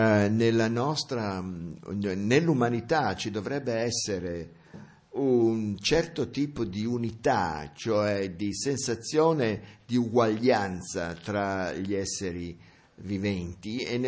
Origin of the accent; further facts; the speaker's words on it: United States; Italian is a second language; perché sono anch'io americano come lui